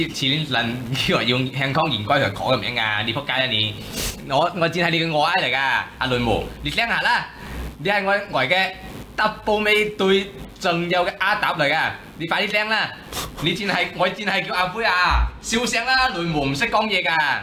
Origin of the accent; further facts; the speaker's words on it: China; first language Kaiping dialect; 我细个喺大陆大噶嘛。